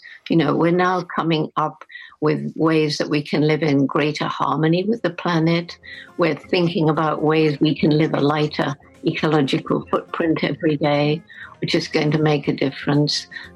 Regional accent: Bournemouth, South West England, United Kingdom; born or raised there

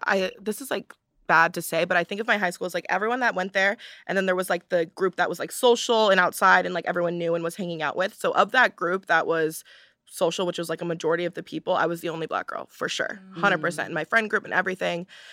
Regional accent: Palos Verdes, California, United States; I'm from Palos Verdes, California, which is like the suburbs of Los Angeles.

